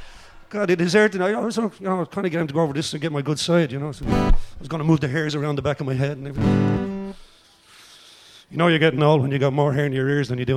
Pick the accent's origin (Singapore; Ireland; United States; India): Ireland; Being Irish, though, I have to find something depressing about it.